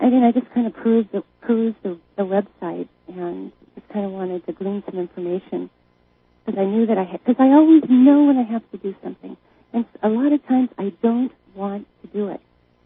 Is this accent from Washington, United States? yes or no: yes; Seattle, Washington, United States; there are no answers other than I'm just from Seattle.